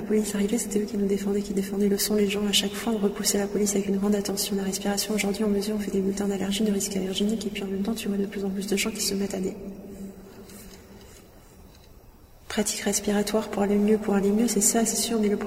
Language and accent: French; Paris, Île-de-France, France; born there; je suis née à Paris